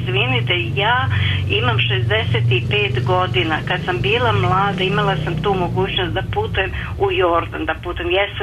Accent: Vojvodina, Serbia; mada i u Vojvodini, ja sam iz Rejna

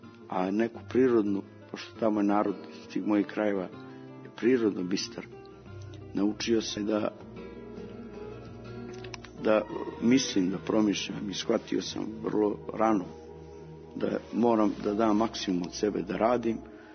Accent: Montenegro; a posebno zato što je Crna Gora i naravno moj zavičaj, ima jako izražen taj kult o smrti.

